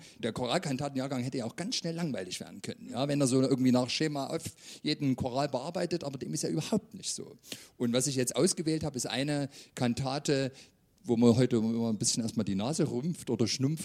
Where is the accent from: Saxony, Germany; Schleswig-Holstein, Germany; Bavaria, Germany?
Saxony, Germany; Leipzig; Ich selber bin Leipziger